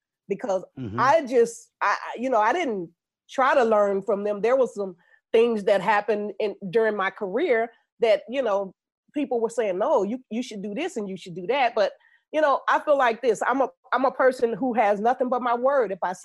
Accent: Chicago, Illinois, United States; You have to understand, I come from Chicago, the West Side, Lawndale neighborhood.

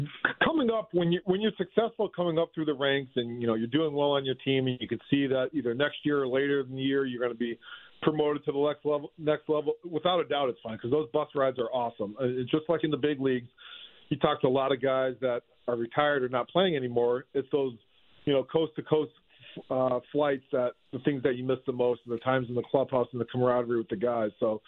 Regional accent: Massachusetts, United States; I'm in this small little town growing up in Massachusetts, and I'm, you know, playing better than pretty much all of my competition

